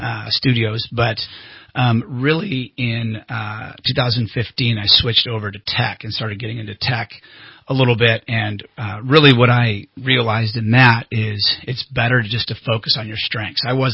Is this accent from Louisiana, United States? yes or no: no; Anderson, California, United States; also born or lived in Orange County, California; I've lived in Palo Cedro, Cottonwood, Anderson, Shasta Lake or Central Valley. So lived all over Shasta County. Was born in Orange County, but we moved here when I was about 3.